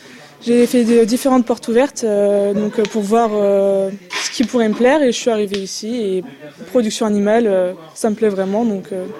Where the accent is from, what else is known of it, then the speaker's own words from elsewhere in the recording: Grand Est, France; je viens des Ardennes, j'ai 19 ans et je suis également en première année de BTS production animale.